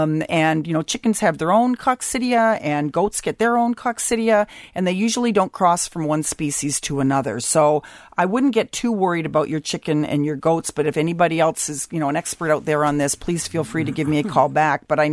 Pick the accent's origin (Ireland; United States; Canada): Canada; Well, me being a Canadian, I get to listen to all this and pay my taxes, but I can't vote.